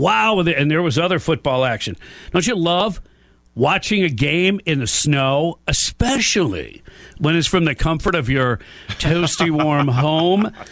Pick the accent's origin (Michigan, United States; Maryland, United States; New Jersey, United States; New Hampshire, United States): Michigan, United States; but I'm from Michigan, and we're taught to hate Ohio State.